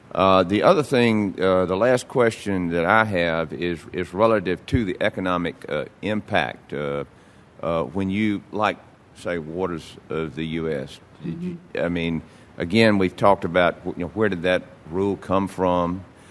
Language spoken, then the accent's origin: English; Georgia, United States; I'm a new member of Congress. I'm from Georgia.